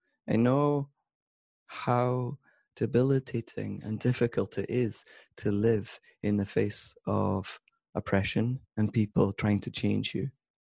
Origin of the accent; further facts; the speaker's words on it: Arbroath, Scotland, United Kingdom; born there; So 45 years ago, I was born in Scotland in a small town called Arbroath. I didn't grow up religious because my parents quit their faith when I was probably about 6.